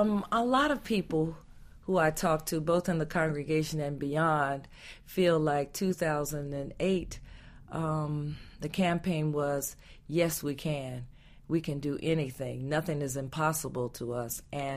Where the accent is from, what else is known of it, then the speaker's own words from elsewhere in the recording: Roanoke, Virginia, United States; When I was growing up in Roanoke, Virginia is a very interesting town because I didn't even believe that racism existed there.